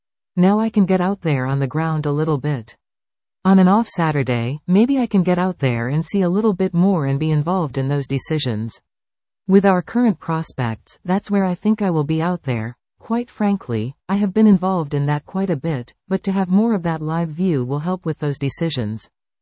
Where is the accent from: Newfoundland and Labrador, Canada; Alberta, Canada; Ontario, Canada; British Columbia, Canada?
Ontario, Canada; Brampton; It's a unique experience for me as I am from Brampton